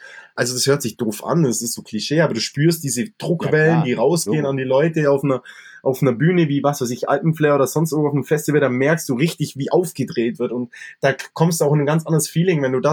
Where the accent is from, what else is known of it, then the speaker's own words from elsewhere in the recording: Bavaria, Germany; Das ist ja bei uns im Allgäu auch so.